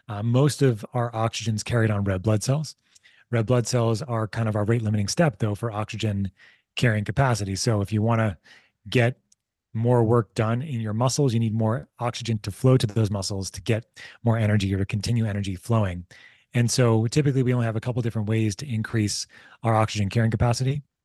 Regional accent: United States; but I'm very American, you know, is what it comes down to, right?

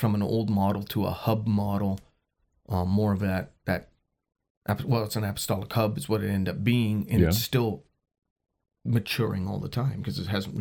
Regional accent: the Maritimes, Canada; From the Maritimes in Canada.

